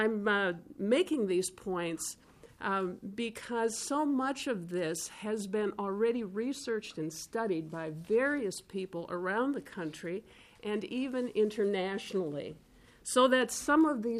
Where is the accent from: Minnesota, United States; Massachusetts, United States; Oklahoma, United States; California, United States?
Minnesota, United States; My name is … I am from Fairvote, Minnesota.